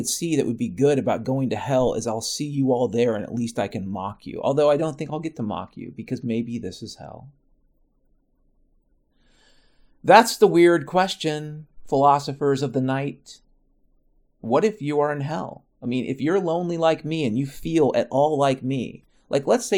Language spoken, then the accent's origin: English; Washington, United States; I grew up in this fucking state. I grew up in Washington State.